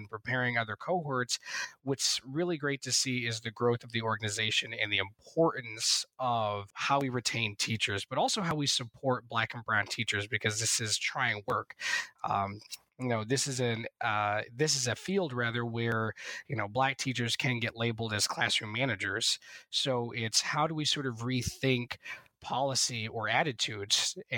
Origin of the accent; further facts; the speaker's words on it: Iowa, United States; now in Baltimore, United States; That's me. I'm from Iowa.